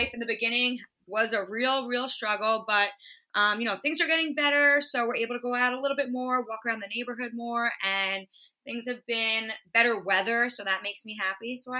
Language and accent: English; New York, United States; So I'm actually from Long Island